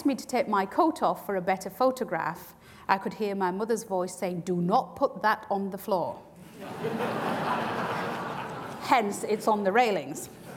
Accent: United Kingdom; I felt able to reconcile my identity as a British Asian with an affection for my Pakistani origins

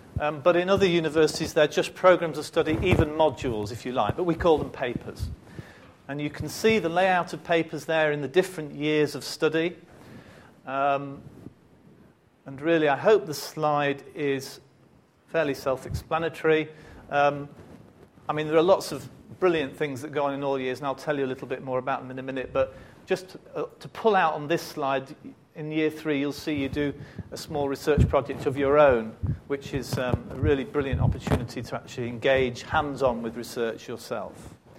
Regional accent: Liverpool, North West England, United Kingdom; now in Cambridge, United Kingdom; Now, I came from Liverpool 4 years ago to Cambridge

